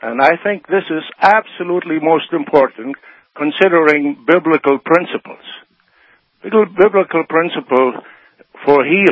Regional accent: Germany; English is a second language; moved away as an adult; now in Canada; I come from Germany. I was 18 years old when they came to Canada

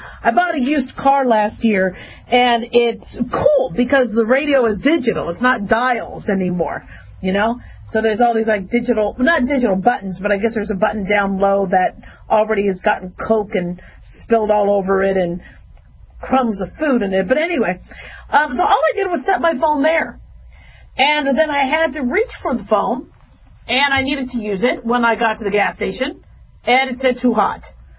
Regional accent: Las Vegas, Nevada, United States; also born or lived in Phoenix, Arizona; You see, I grew up in Vegas and I grew up in Phoenix. And monsoon was a bigger deal in Arizona.

